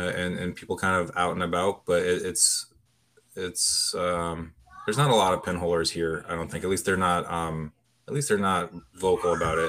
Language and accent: English; Maine, United States; now in Washington, D.C., United States; I am from Maine originally.